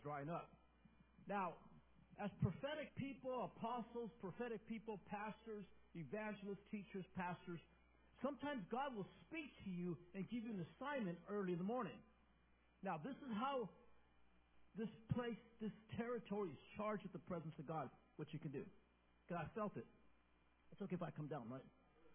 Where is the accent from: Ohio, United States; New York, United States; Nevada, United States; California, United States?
Nevada, United States; Las Vegas; Because, you know, I grew up in Las Vegas. I've lived there most of my life.